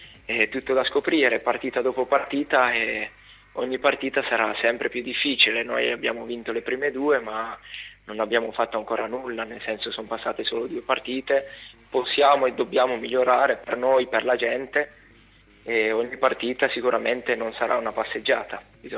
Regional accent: Piedmont, Italy; 21 sei... anni, vengo dalla provincia di Cuneo, in Piemonte, un paesino piccolino.

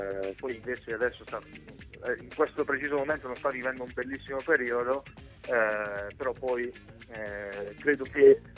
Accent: Cremona, Lombardy, Italy; Io non l'ho vissuta in maniera diretta, perché poi lo sai che sono di Cremona, quindi questa cosa non è capitata

